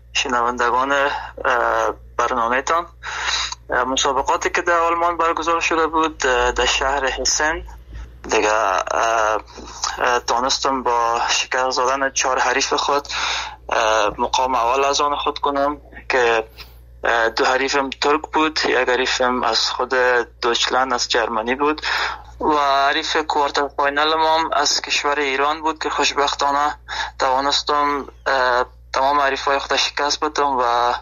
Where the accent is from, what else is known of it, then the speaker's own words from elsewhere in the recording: Afghanistan; now in Germany; به خاطر می هدف خود از افغانستان آلمان آمدم